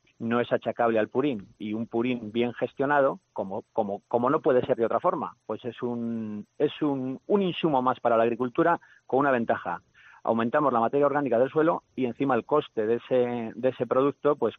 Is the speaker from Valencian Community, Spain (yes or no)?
no; Aguilar de Campoo, Castile and León, Spain; Yo soy de Alar del Rey, pero de Aguilar de Campoo.